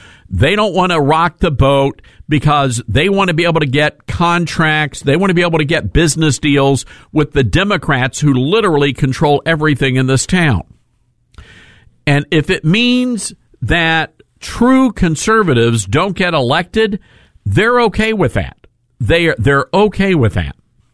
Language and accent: English; Memphis, Tennessee, United States; I was rather surprised to hear Tucker Carlson talking about my hometown. And right now, if you go on the Fox News website, which I don't encourage you to do, I want you to listen to us. But if you do, you would see that Memphis, Tennessee is the number one story